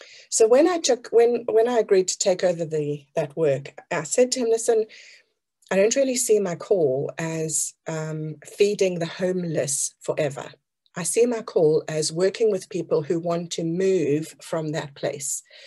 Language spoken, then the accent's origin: English; South Africa; moved away as an adult; Because I come from South Africa, and at the age of 23, I got on a plane with my husband and moved to the other side of the world to my family.